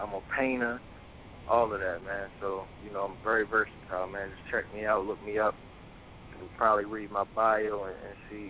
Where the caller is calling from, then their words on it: Annapolis, Maryland, United States; I'm live from Annapolis, Maryland, the capital of Maryland, right in between Baltimore and D.C.